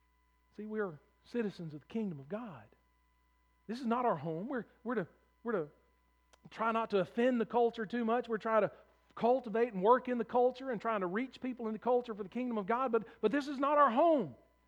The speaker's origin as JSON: {"language": "English", "country": "United States", "said": "I'm a citizen of the United States. I'm an American."}